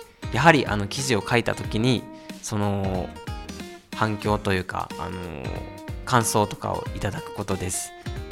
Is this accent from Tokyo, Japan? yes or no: no; Kumamoto, Japan; まあ私は熊本市内の出身なんですけど